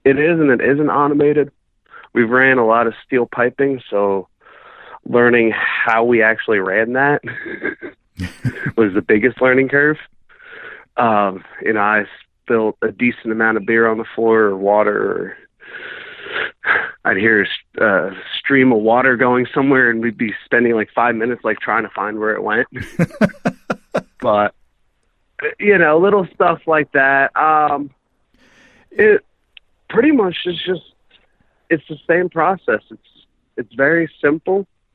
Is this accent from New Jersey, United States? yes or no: yes; New Jersey, United States; that was originally from my home state of New Jersey